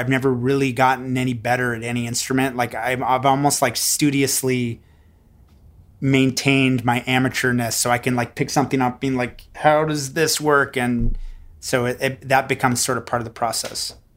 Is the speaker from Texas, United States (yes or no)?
yes; Texas, United States; moved away; I grew up in Texas. I took Texas history.